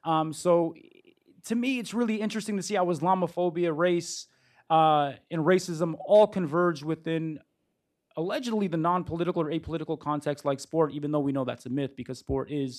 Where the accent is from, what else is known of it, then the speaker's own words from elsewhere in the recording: Detroit, Michigan, United States; And I'm from Detroit, so I'm used to dark alleys.